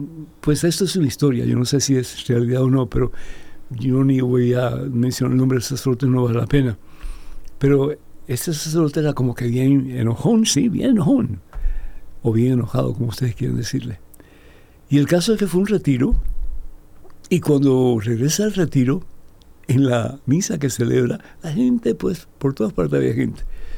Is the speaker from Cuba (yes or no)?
yes; Cuba; Y nada más y nada menos que en mi país de origen, que es Cuba.